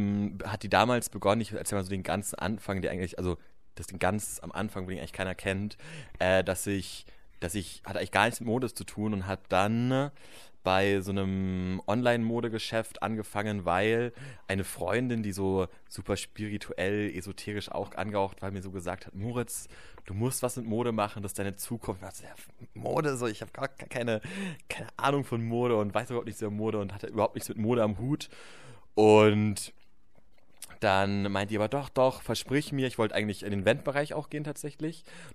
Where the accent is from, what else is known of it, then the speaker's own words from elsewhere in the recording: Bavaria, Germany; Ich komme ja auch aus Bayern, ich weiß schon, wie das da abgeht.